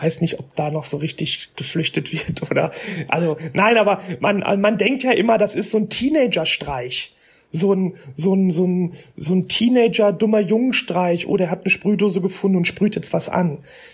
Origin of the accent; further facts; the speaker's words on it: North Rhine-Westphalia, Germany; im Ruhrgebiet, da wo ich herkomme